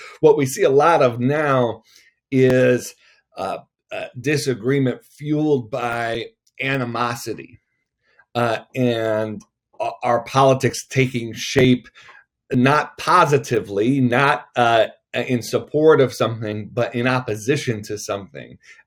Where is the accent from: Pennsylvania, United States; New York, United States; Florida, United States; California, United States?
New York, United States; Buffalo; many from my family growing up in Buffalo, New York, which is an interesting place politically